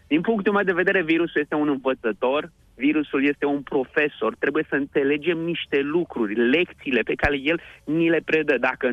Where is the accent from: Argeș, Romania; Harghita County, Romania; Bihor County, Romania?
Argeș, Romania